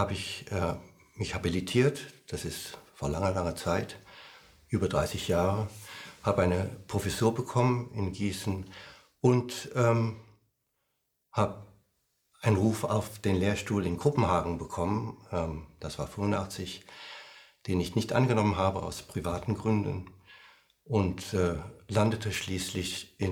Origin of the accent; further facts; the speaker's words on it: Thailand; now in Germany; Ich liebe meine Heimat Thailand und ich bin auch Thailänder geblieben, lange, lange Zeit. auch nachdem ich deutscher Beamter geworden bin, war ich Thailänder. Und ich habe die deutsche Staatsangehörigkeit erst angenommen vor 2 Jahren. Da bin ich deutscher Bürger